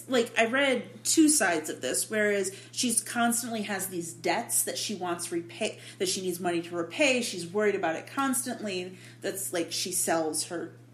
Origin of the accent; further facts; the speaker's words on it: Michigan, United States; So I'm from Michigan, so Henry Ford bought the chair.